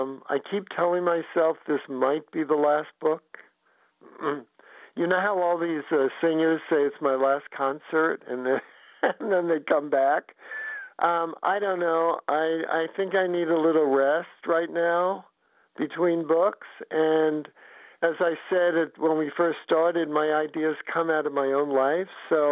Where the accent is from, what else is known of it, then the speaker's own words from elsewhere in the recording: New York City, New York, United States; When I lived in New York City, I grew up in the Bronx, which is one of the boroughs, fifth floor walk up